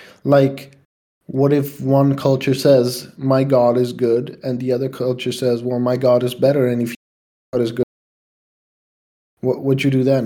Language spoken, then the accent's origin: English; Czechia; English is a second language; I just feel like if in my home country somebody told me that I lost my freedom and that from, like, basically if communism happened here, like the real actual communism, then I would take a broomstick and I would and I would go to the Prague Castle